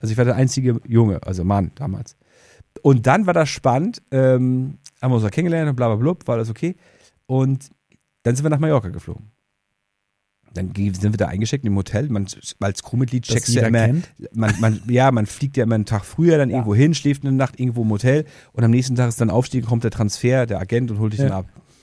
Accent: Rostock, Mecklenburg-Vorpommern, Germany; Ich bin auch Rostocker

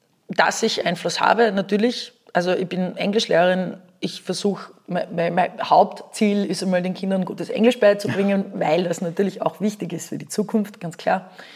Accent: Carinthia, Austria; Ich bin auf einem Bauern, am Schweinebauernhof in Kärnten aufgewachsen.

